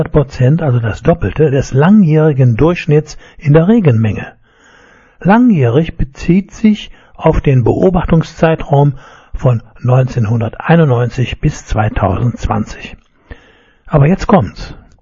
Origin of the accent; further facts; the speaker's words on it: Kempen, North Rhine-Westphalia, Germany; Wenn ich mit einem Menschen aus meiner Heimatstadt Kempen telefoniere, taucht immer mal wieder die Frage auf, wie ist denn so das Wetter bei euch da oben an der Küste?